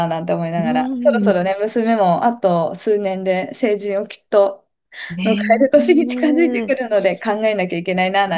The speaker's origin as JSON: {"language": "Japanese", "region": "Aomori", "country": "Japan", "said": "あの青森の方だったんです。"}